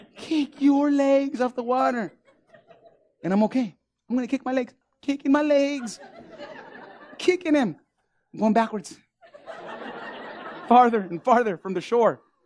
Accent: New Mexico, United States; But we failed to realize, because, man, I grew up in New Mexico. Man, I grew up in the hood.

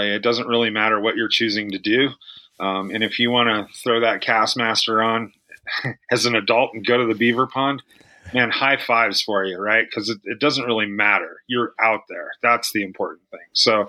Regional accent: Leadville, Colorado, United States; I was born in Leadville, Colorado, and kind of grew up in, you know, outside hunting and fishing my whole life.

